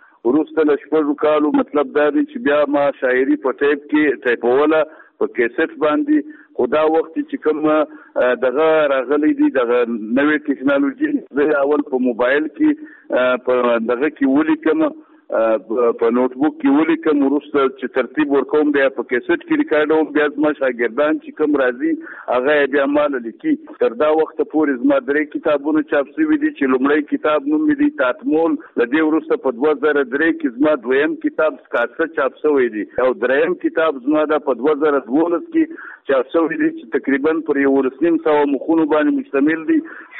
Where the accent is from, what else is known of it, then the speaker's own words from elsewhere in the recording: Chaman, Balochistan, Pakistan; now in Quetta, Pakistan; موږ چمن ته راکډه شوي یو. بیا د هغه وخت په چمن کې اوسېدلو تقریبا تر ډېره پورې اوس مطلب زما ټاټوبی چې دی چمن دی، خو دا وخت یې په کوټه کې اوسې.